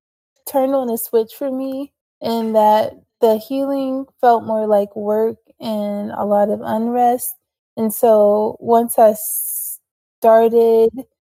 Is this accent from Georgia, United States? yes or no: no; Youngstown, Ohio, United States; I grew up in Youngstown, Ohio, and it's supposed to be a city, but it's very rural, and there's just like a lot of open space.